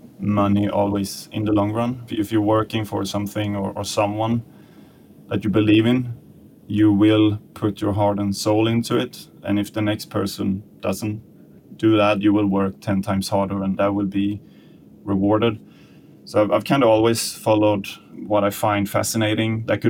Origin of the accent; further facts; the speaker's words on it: Sweden; now in Copenhagen, Denmark; I'm from Sweden, and it would be pretty nice to teleport myself home for Sunday dinners and then head back to Copenhagen.